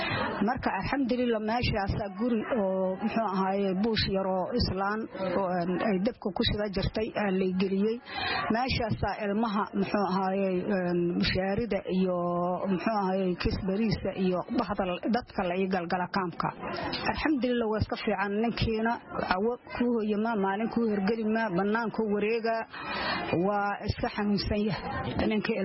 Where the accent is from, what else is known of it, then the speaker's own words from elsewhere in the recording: Janaale, Lower Shabelle, Somalia; waxaan ka soo barakacay meel la yiraa jannaale